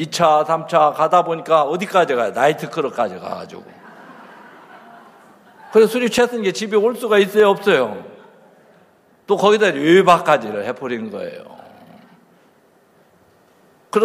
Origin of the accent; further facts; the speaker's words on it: Chungcheong, South Korea; 저는 충청도 사람이고 아주 둔해요.